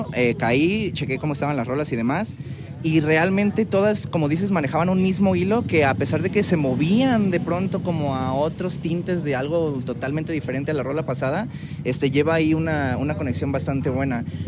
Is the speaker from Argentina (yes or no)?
no; Puerto Vallarta, Jalisco, Mexico; Guadalajara, que es nuestra ciudad vecina, pues somos de Vallarta.